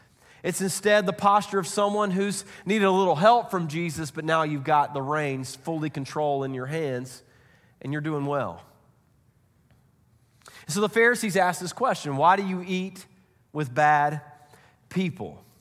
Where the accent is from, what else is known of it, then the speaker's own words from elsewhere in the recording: Oildale, California, United States; I'm from Oildale, and I've done things that you can't imagine and shouldn't be talked about in church.